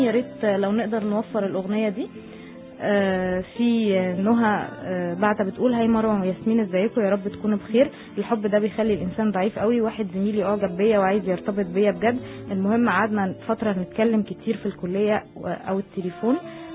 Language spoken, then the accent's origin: Arabic; Somalia; now in Jeddah, Saudi Arabia; وعلى فكرة انا صومالية مقيمة بجدة.